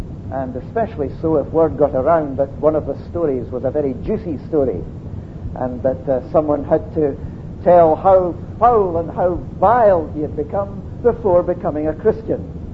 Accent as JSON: {"language": "English", "town": "Dundee", "region": "Scotland", "country": "United Kingdom", "tie": "born or raised there", "said": "in the church that I was brought up in Dundee as a youngster"}